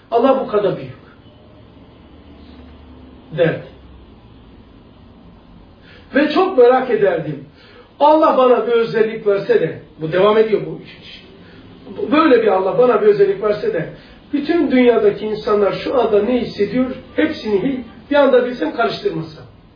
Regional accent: Black Sea Region, Turkey; Bizim köyle biliyorsunuz da Karadeniz tabii.

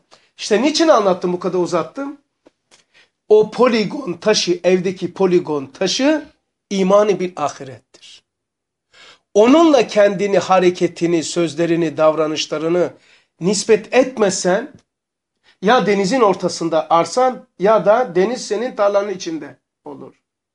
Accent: Black Sea Region, Turkey; Ben mesela, ben Karadenizliyim. Derelerde çok ömrümüz geçiyor

